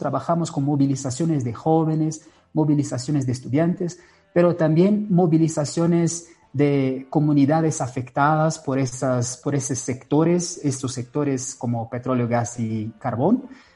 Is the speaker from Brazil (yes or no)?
yes; Brazil; Spanish is a second language; now in La Paz, Bolivia; Y vivo en La Paz, me olvidé de decir. Soy brasileño, por esto se nota el acento y todo, pero vivo en La Paz hace 2 años y me gusta mucho. Casi 3 años en realidad.